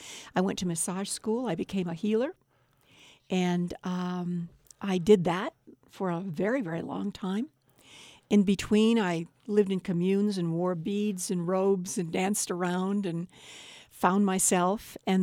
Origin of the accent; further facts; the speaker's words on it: Hollywood, California, United States; also born or lived in Chicago; I was born in Chicago, raised in California, raised in Hollywood, and loved it.